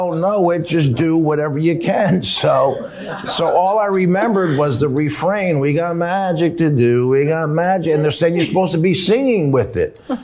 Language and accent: English; New Jersey, United States; I'm a jock from Jersey, and I remember my parents...